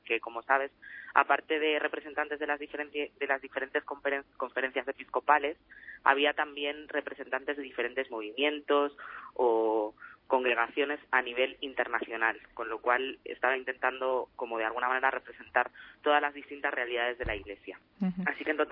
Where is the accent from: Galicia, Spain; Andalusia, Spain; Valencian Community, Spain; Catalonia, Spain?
Galicia, Spain; now in Madrid, Spain; Yo, en realidad, soy gallega, llevo aquí en Madrid solo unos años, y he vivido mi fe desde pequeña, gracias a mi familia.